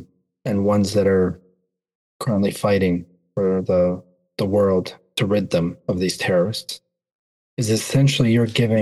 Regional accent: United States; the position as an American, the position of the U.S. in support of Israel is enabling these war crimes.

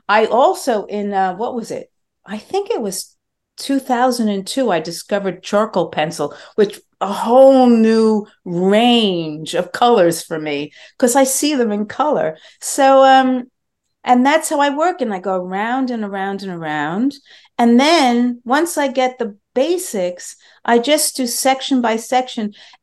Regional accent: New York, United States; Look, I'm a Jew from New York.

